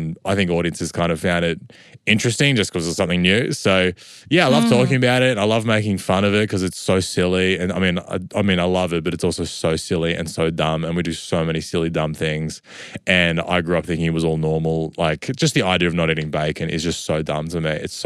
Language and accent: English; Melbourne, Victoria, Australia; I grew up on the main streets of East St. Kilda. Very, very, very rough neighbourhood.